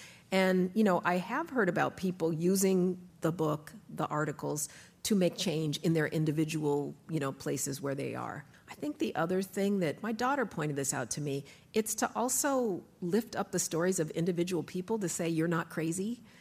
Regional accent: Colorado, United States; you know, I'm from Colorado, so I love the changing of the seasons

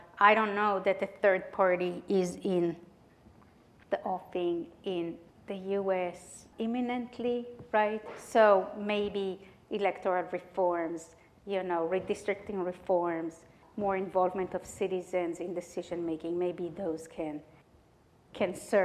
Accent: Israel; English is a second language; moved away as an adult; As you may be able to guess from my name or my accent, I'm coming here from Israel. I'm an immigrant from Israel

